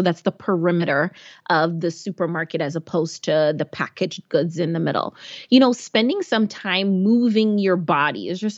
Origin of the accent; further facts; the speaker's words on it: New York, United States; I grew up right outside the Bronx.